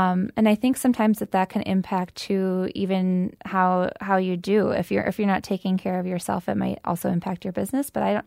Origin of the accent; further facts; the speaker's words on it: Eau Claire, Wisconsin, United States; You know, I'm from Eau Claire, and so it's my hometown, it's my home base